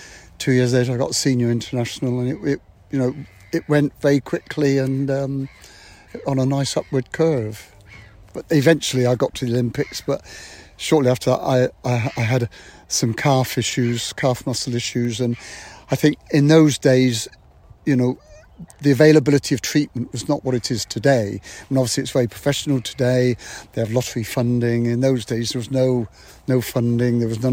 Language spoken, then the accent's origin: English; Exeter, South West England, United Kingdom; born there; I was born in Exeter, so I ran for Devon cross country